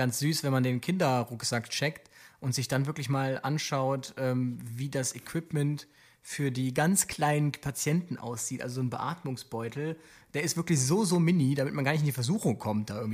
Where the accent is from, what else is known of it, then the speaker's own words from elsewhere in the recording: Aachen, North Rhine-Westphalia, Germany; ich komme ja aus Aachen und dort bin ich auch lange Rettungsdienst gefahren.